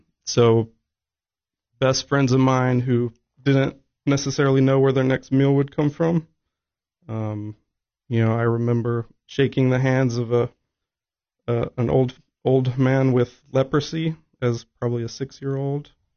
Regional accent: Kenya; now in United States; So I was born in Kenya in East Africa and grew up there. At this point, I've spent probably half of my life here in the States and about half of my life in East Africa, both as a child and as an adult.

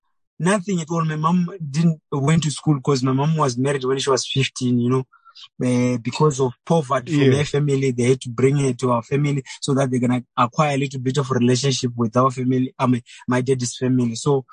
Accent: Mutoko, Mashonaland East, Zimbabwe; English is a second language; I grew up I was born in Mutoko in a family of seven. I was the only boy and I was the last born.

